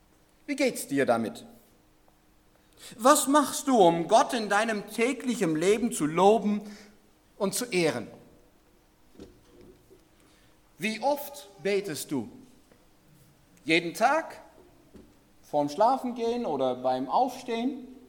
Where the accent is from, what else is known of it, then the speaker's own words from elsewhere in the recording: Netherlands; German is a second language; now in Lüneburg, Germany; Da kann ich hin mitgehen als Holländer.